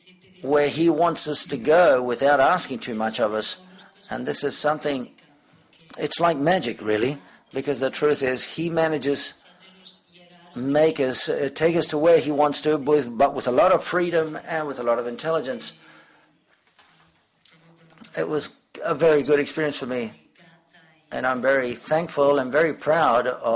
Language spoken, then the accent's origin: English; Brazil; Well, I'm from Brazil